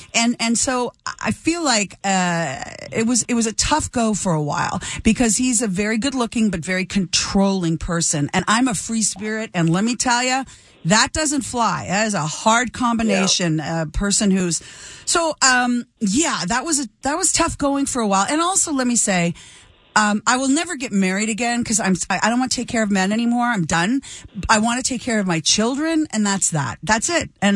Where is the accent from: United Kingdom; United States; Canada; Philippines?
Canada; Toronto, Ontario; you're from the West and I'm from Toronto.